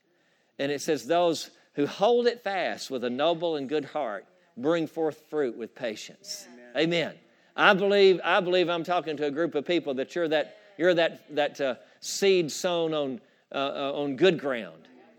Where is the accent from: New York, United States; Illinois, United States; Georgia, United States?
Georgia, United States; I grew up right here in Forsyth County. My grandparents were educators. They were school teachers. They lived here. They taught here in Forsyth County